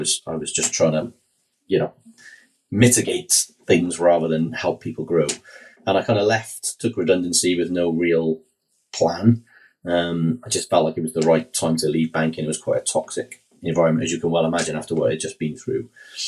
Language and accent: English; Wales, United Kingdom; I am Welsh.